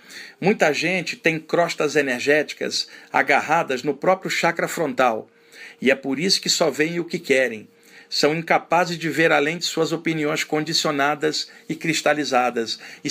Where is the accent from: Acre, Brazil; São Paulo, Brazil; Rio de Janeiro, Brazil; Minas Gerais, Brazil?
Rio de Janeiro, Brazil; Duque de Caxias; quando eu tinha acho que 6 para 7 anos, a minha família se mudou para Duque de Caxias, na Baixada Fluminense, onde eu cresci na Vila São José. E ali era um bairro humilde